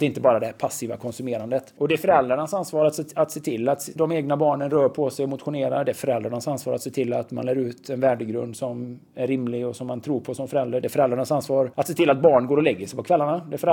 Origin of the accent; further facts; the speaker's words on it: Borås, Västra Götaland County, Sweden; Jag är uppväxt i Stadsparksparet i Borås